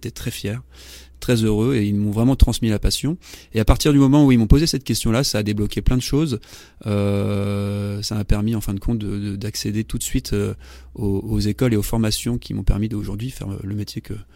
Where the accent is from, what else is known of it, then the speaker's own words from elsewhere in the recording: France; moved away as an adult; Il y en a une qui évoque beaucoup, qui évoque pour moi le moment où j'ai quitté la France, où j'ai quitté le berceau familial.